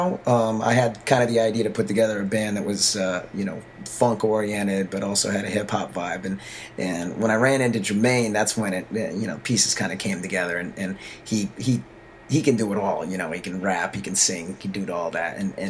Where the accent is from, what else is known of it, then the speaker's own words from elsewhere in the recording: New York, United States; I grew up in upstate New York